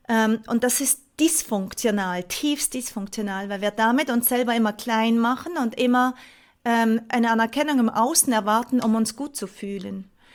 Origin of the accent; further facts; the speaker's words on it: Switzerland; Ich habe während des Lockdowns, da war ja bei uns in der Schweiz gar nicht so lange im Vergleich jetzt zu Deutschland